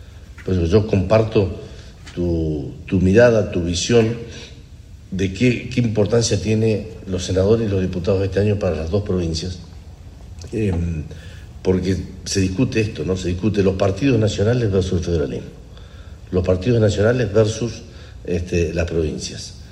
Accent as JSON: {"language": "Spanish", "region": "Patagonia", "country": "Argentina", "said": "quienes somos patagónicos y quienes sentimos la reivindicación de la Patagonia como un tema permanente"}